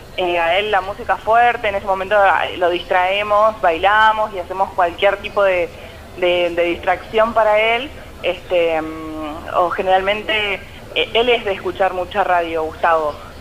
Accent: Cipolletti, Río Negro, Argentina; Sí, yo soy de Cipolletti, de Río Negro.

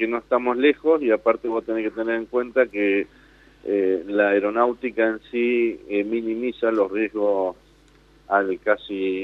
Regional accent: Patagonia, Argentina; pues somos patagónicos.

